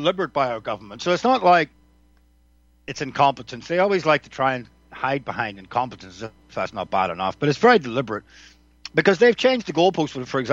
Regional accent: Northern Ireland, United Kingdom; I grew up in Northern Ireland on the nationalist side. I never hated British people. Obviously, I've got family who are English. But growing up with the war going on in Northern Ireland

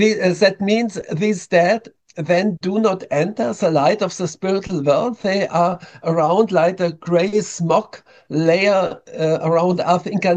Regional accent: Germany; English is a second language; I'm coming from Germany. You can hear it with my accent.

